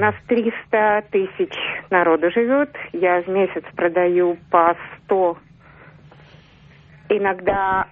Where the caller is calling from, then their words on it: Vologda, Vologda Oblast, Russia; Город Вологда. Я предприниматель.